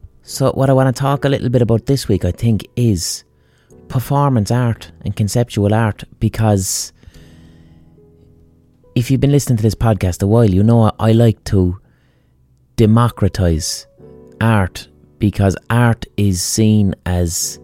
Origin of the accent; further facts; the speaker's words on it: Limerick, Munster, Ireland; but I call it Rhythm O because I'm from Limerick.